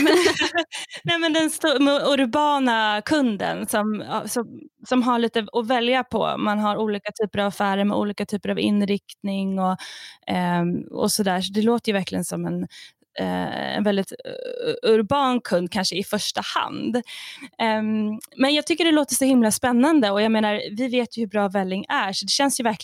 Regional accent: Sweden; Men jag vet ju, som svensk så är det ju ett väldigt stort

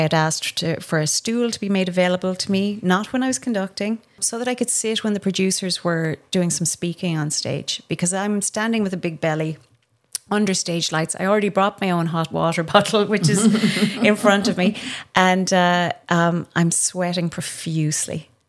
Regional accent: Ireland; I'm a conductor and I'm Irish. Of course I have terrible poker face. We speak with our faces, you know

